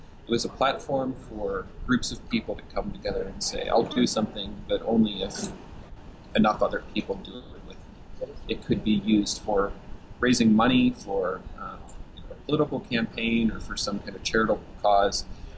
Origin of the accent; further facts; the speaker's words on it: Chicago, Illinois, United States; So I'm from Chicago.